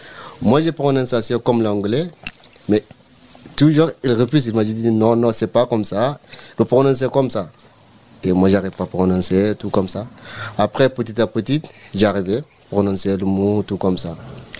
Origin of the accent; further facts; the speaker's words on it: Sudan; French is a second language; also born or lived in Libya / Italy; now in France; cause des guerres, parce que chez moi, vous attendez tous les jours, il y a le problème. Et pour ça, moi, j'ai quitté Soudan, et j'ai traversé par Libye après Italie.